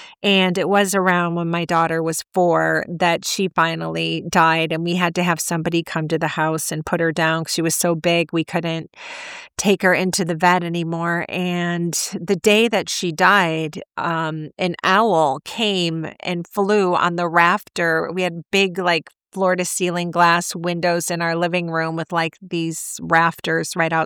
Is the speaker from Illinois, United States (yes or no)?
yes; Illinois, United States; I grew up in Illinois